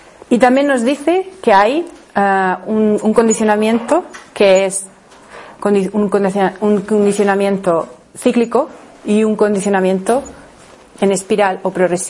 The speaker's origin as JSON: {"language": "Spanish", "town": "Murcia", "region": "Region of Murcia", "country": "Spain", "also_born_or_lived": "England", "said": "vivía en Inglaterra, yo soy de Murcia, y bueno, necesitaba salir de mi contexto"}